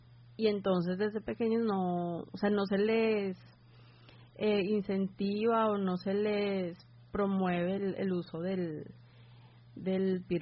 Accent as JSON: {"language": "Spanish", "region": "Bogotá", "country": "Colombia", "said": "que mi acento no los engañe, yo soy de Bogotá, pero me siento muy caribe y amo la cultura caribe."}